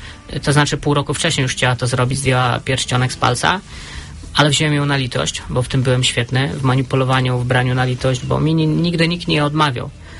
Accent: Lublin Voivodeship, Poland; now in Opole, Poland; Przyjechałem tu na chwilkę, bo pochodzę z Lubelszczyzny.

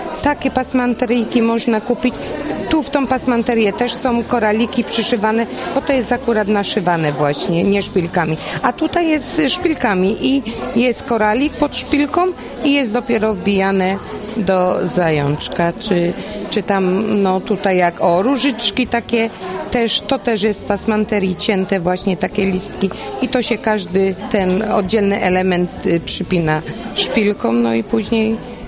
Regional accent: Strojec, Opole Voivodeship, Poland; jestem ze Strojca.

